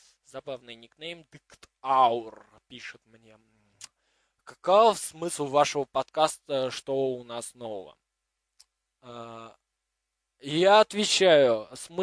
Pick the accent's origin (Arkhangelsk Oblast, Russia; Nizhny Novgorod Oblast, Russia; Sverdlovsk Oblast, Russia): Nizhny Novgorod Oblast, Russia; Nizhny Novgorod; Вот, если захочу куда-то смотаться из Нижнего Новгорода, так я смотаюсь из Нижнего Новгорода, но вернусь всегда туда, потому что мои корни, мое начало всегда от Нижнего Новгорода происходит.